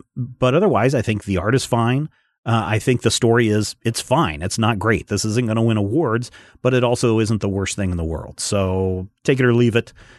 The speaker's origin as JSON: {"language": "English", "region": "Kansas", "country": "United States", "said": "And someone says to you, oh, where are you from? And you're like, oh, I'm from Kansas."}